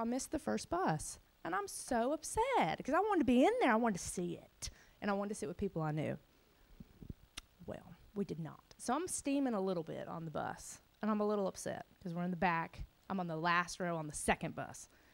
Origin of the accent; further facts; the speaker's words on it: Shreveport, Louisiana, United States; I mean, I'm from Shreveport. We're good at falling in potholes, but we're not good at, you know, talking and schmoozing people.